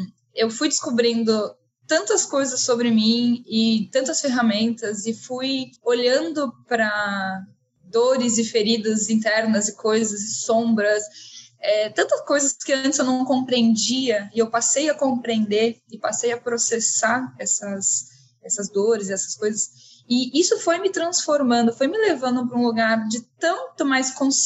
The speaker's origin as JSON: {"language": "Portuguese", "region": "São Paulo", "country": "Brazil", "tie": "born or raised there", "said": "Eu sou natural de São Paulo, capital. Eu tenho 33 anos."}